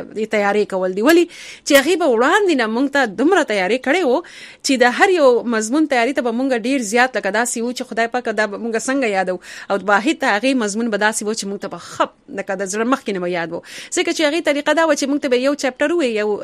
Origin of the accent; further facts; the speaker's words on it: Karachi, Sindh, Pakistan; نو زه چې په کراچۍ کې ښار کې پیدا لوي شم